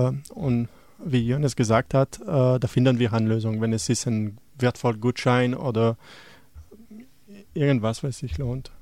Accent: Belgium; Oder ich als Belgier habe ich das gelernt mittlerweile.

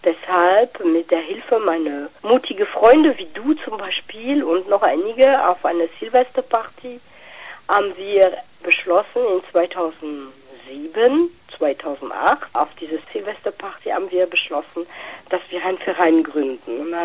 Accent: western France, France; German is a second language; now in Germany; ich komme aus Frankreich. Also ursprünglich aus Westfrankreich.

